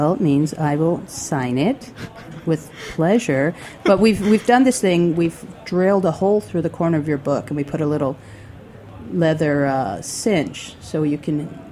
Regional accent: California, United States; I was allowed to light the hibachi as long as I ran the garden hose. I'm from California.

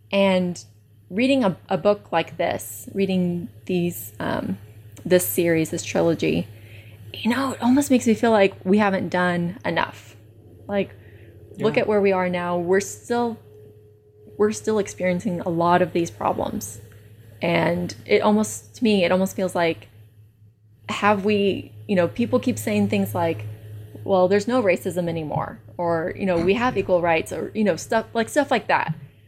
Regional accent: Texas, United States; also born or lived in California / Arkansas; With the exception of a 3-year stint out in California as my childhood, I grew up in Texas and in Arkansas.

